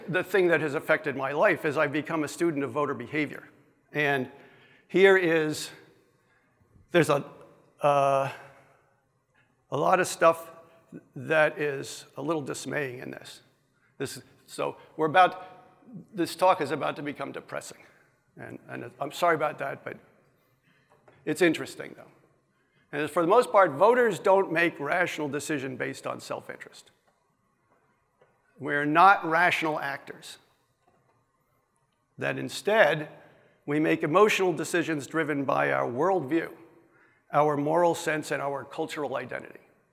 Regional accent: New Jersey, United States; accent: New Jersey; now in Ohio, United States; Because actually I grew up in New Jersey, and if you listen carefully, you will hear I skew my vowels the way somebody from New Jersey would.

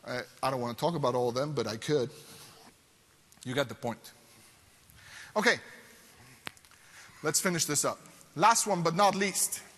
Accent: Mexico; because I'm from Mexico and that's the tax authority of Mexico.

